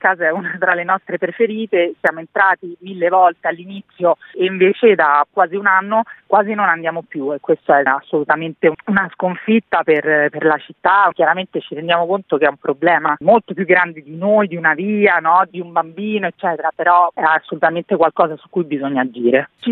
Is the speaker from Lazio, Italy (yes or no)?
yes; Rome, Lazio, Italy; now in Modena, Italy; Noi veniamo da Roma, diciamo, da quando ci siamo trasferiti a Modena